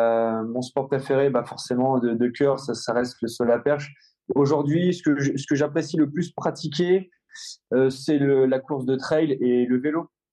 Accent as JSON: {"language": "French", "town": "Rouen", "region": "Normandy", "country": "France", "said": "J'assume, je suis normand, je suis rouennais, j'adore ma ville et ma région"}